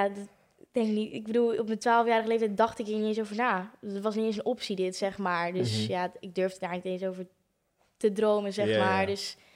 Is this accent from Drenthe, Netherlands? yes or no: no; Capelle aan den IJssel, South Holland, Netherlands; born there; Ja, ik ben geboren in Capelle, maar mijn ouders wonen nu in Nieuwekerk